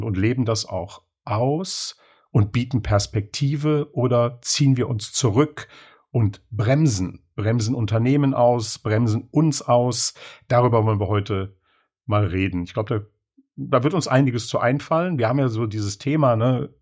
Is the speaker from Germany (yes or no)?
yes; Lower Saxony, Germany; Bei uns in Ostfriesland